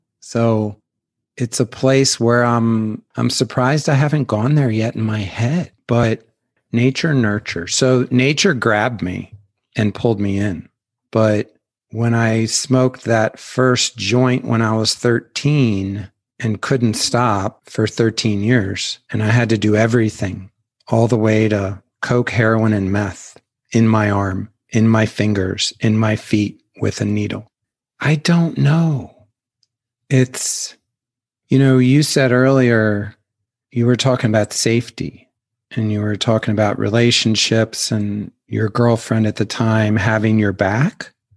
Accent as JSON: {"language": "English", "town": "Baltimore", "region": "Maryland", "country": "United States", "tie": "born or raised there", "said": "And I grew up in Baltimore City and a lot of shit was flying around."}